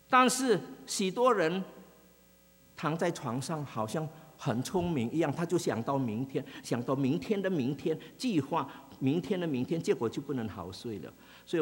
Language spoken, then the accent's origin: Chinese; China; 就好像我们中国人有时候想的太多啊